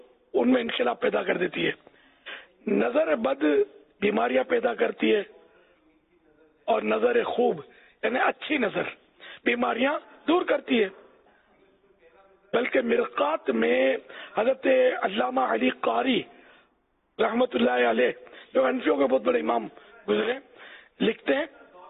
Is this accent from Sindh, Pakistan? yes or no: yes; Karachi, Sindh, Pakistan; born there; basically چونکہ میری پیدائش سندھ کی ہے، کراچی کی، اور کراچی بھی ظاہر ہے کہ سندھ کا حصہ ہے